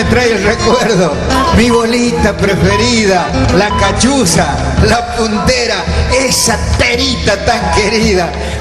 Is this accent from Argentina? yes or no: yes; Rafaela, Santa Fe, Argentina; yo soy de Rafaela y anduve mucho por ahí en mi vida de vendedor ambulante